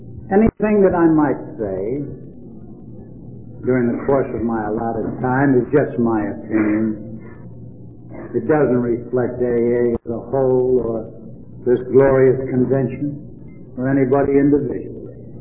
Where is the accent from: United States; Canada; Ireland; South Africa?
Ireland; I'm an Irishman.